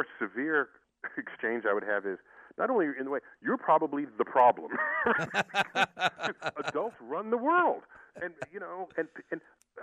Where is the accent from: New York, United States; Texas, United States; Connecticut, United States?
New York, United States; New York City; I grew up in New York City, essentially every weekend, we went on some trip to one cultural institution or another.